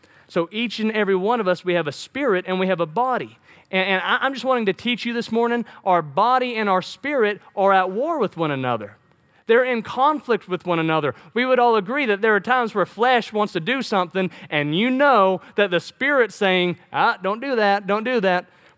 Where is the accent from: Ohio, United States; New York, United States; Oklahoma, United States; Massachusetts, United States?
Oklahoma, United States; Fasting, I'm from Oklahoma, and it seems like every year in school, there was some big Indian story